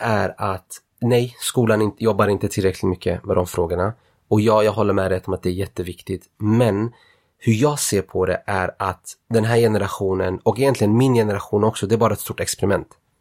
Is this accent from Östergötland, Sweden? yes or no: yes; Linköping, Östergötland, Sweden; Däremot, i Skäggetorp, där jag är ifrån, stängde de ner skolan också.